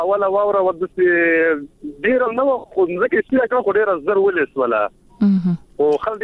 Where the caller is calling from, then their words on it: Kelagai, Baghlan, Afghanistan; ما د بغلان نه کېلګي سیمه